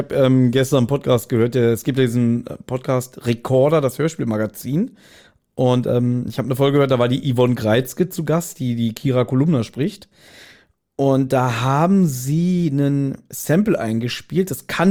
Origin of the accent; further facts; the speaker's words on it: Berlin, Germany; Kann ich nur bezeugen, so sind wir Berliner.